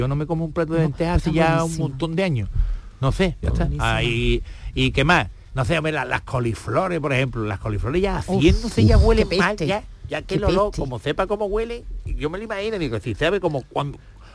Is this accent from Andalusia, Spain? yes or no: yes; Jerez de la Frontera, Andalusia, Spain; en el bar de mi familia, de mi gente donde me crié allá en Jerez.